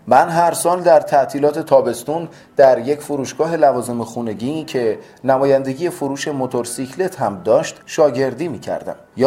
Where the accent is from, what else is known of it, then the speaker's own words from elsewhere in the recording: Kashan, Isfahan, Iran; born there; متولد شهر شعر و کاشین، شهر طبیعت جذاب و اماکن تاریخی. من در سال 1327 در کاشان متولد شدم.